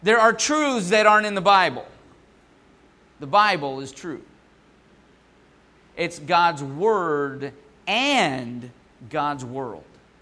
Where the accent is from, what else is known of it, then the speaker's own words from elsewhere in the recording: the South, United States; but I'm from the South.